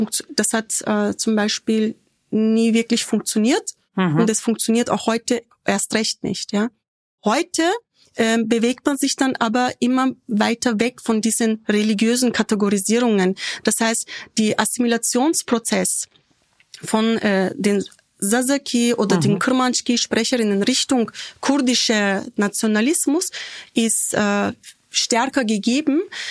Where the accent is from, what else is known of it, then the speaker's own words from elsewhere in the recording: Tunceli Province, Turkey; Ich sag, dass ich aus Dersim komme.